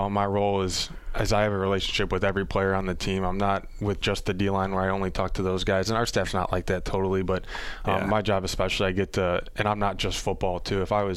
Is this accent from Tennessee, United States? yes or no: no; Olmsted Falls, Ohio, United States; I'm from Olmsted Falls, and there's a Target in the neighboring town